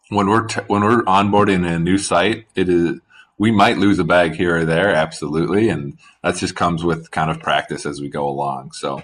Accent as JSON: {"language": "English", "region": "Wisconsin", "country": "United States", "said": "Yeah, I come from Wisconsin, so we've been lagging a little bit on the policy side for things like this as well."}